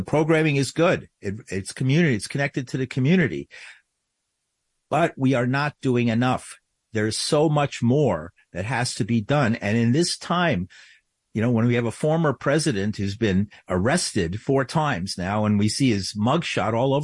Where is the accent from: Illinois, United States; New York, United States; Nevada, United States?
New York, United States; I grew up in New York. Spent my whole life here.